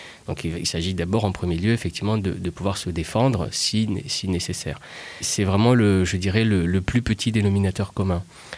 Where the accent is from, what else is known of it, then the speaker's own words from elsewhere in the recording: Madagascar; moi j'ai grandi à Madagascar, je suis originaire de Madagascar, j'ai eu la chance de commencer l'aïkido à 11 ans sur place